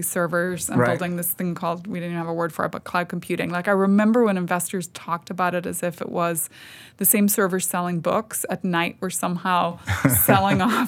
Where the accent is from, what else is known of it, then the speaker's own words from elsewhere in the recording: Northern Ireland, United Kingdom; I know Ireland is where I go because I'm Northern Irish.